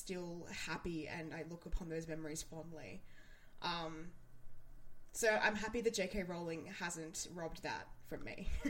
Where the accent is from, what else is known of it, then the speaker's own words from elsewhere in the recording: Australia; as a child growing up in Australia.